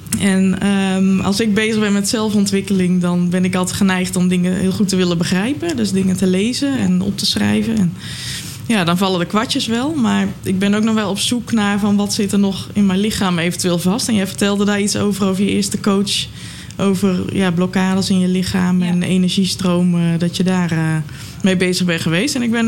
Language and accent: Dutch; Houten, Utrecht, Netherlands